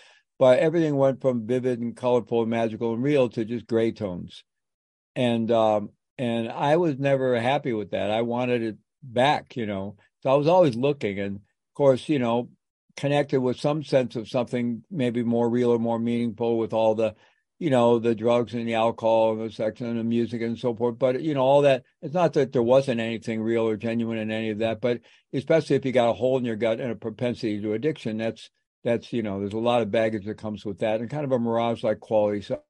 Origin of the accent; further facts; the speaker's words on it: Midwest, United States; So I grew up in the Midwest in a Roman Catholic family in the 1950s and 60s, coming of age in the 60s.